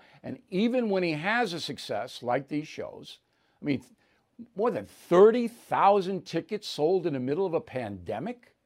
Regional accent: United States; And as an American, if a president asks me an opinion, I'm going to give him the opinion.

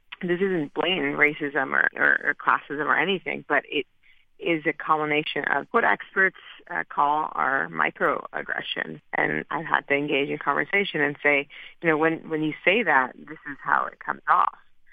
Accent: Cambridge, Massachusetts, United States; also born or lived in Pakistan; Oh, yeah, I was born in Pakistan, but, I grew up in Cambridge, it's my hometown

